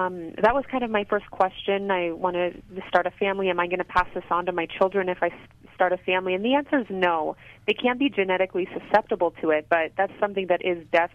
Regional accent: Colorado, United States; I'm from Colorado. For whatever reason, Colorado has one of the highest incidences in the United States

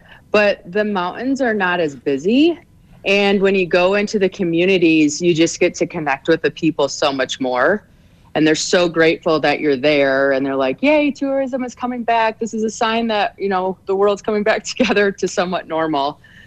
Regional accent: Michigan, United States; now in Park City, United States; No, actually, I grew up in Michigan. I moved to Park City, Utah in 2015.

